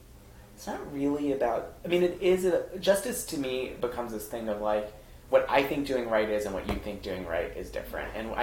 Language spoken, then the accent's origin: English; Atlanta, Georgia, United States; Or just, like, some of the things we were talking about earlier about, like, growing up in Atlanta.